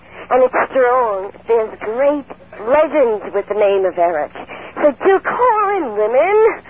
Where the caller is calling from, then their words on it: Northport, United States; Northport?